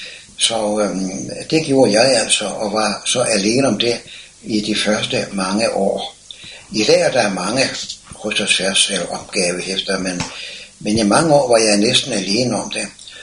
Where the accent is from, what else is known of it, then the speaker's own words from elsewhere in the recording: Slagelse, Zealand, Denmark; also born or lived in Copenhagen; jeg tog lynsort fra min barndomsby Slagelse til København